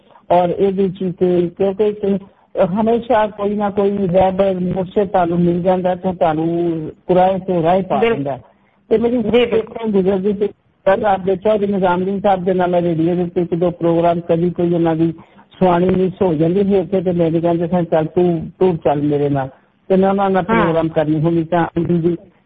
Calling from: Lahore, Punjab, Pakistan; ਮੈਂ ਪਾਕਿਸਤਾਨ, ਖੂਬਸੂਰਤ ਪਾਕਿਸਤਾਨ ਆਪਣੇ ਮੁਲਕ ਚ ਬੋਲੀ ਪਈ ਹਾਂ ਔਰ ਬੜਾ ਹੀ ਪਿਆਰਾ ਸ਼ਹਿਰ ਲਾਹੌਰ ਦੇ ਵਿੱਚ ਬੋਲੀ ਪਈ ਹਾਂ।

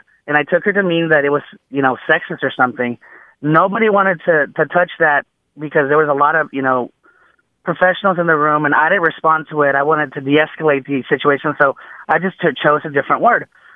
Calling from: Dallas, Texas, United States; I'm calling from Dallas, Texas.

